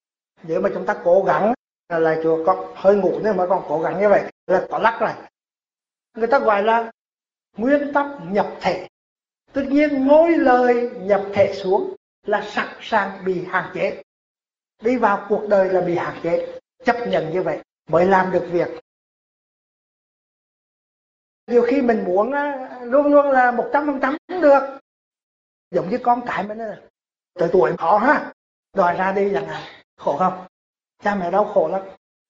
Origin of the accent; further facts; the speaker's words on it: Canada; tôi đây là người Canada gốc Việt Nam.